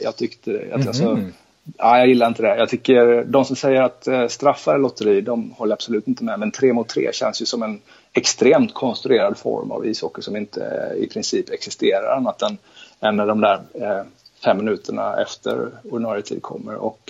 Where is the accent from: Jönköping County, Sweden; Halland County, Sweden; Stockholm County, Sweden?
Jönköping County, Sweden; Jönköping; Hisingstadsskolan i Jönköping där jag växte upp med en konstfrusen fotbollsplan på vintrarna.